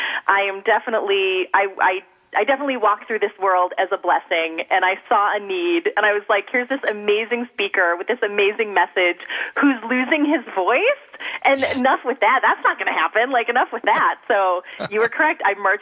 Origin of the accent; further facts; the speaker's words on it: United States; I actually grew up all over the United States.